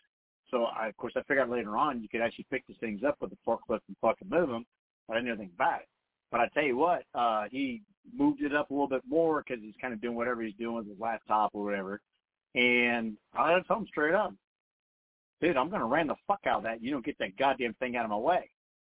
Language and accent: English; Dayton, Ohio, United States; especially in my case, where I grew up in East Dayton